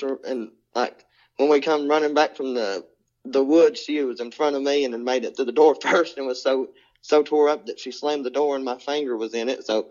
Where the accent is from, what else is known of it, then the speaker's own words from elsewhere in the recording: London, Kentucky, United States; Well, I grew up in London, Kentucky. So we lived on a farm.